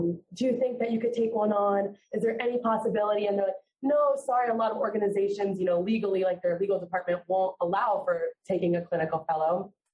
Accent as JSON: {"language": "English", "town": "Fort Lauderdale", "region": "Florida", "country": "United States", "said": "So I'm from Fort Lauderdale. So I started local and just started calling, you know, all of the hospitals near me and through the state."}